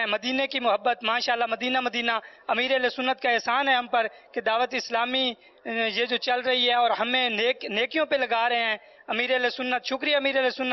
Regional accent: Jhang, Punjab, Pakistan; میں جنگ سے آیا ہوں ایک ماہ کے اعتکاف میں فیضان مدینہ فیصل آباد میں

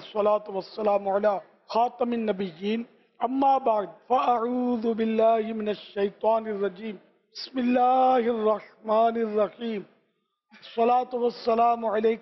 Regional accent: Karachi, Sindh, Pakistan; born there; میں کراچی میں پیدا ہوا ہوں، اگرچہ ہم لوگ مہمان ہیں، ہمارے باپ دادے ہجرت کر کے آئے تھے

